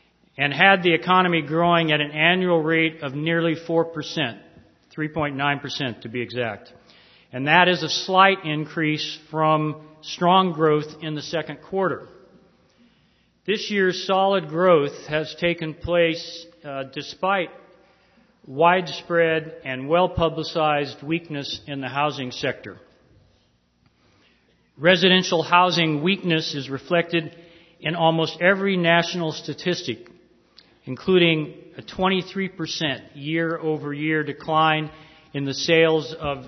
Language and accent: English; California, United States; growing up in California as a schoolboy, I knew a little bit.